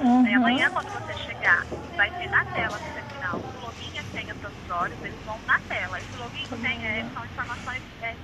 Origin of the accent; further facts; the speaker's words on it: São Paulo, Brazil; now in Londrina, Brazil; Eu estou em Londrina, mas eu sou de São Paulo.